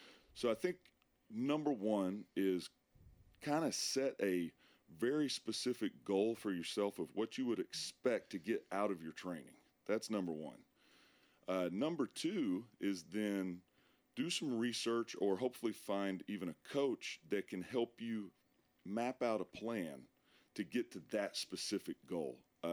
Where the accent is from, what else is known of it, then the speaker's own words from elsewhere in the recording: Chattanooga, Tennessee, United States; also born or lived in North Georgia; Well, I've always grown up in Chattanooga area, North Georgia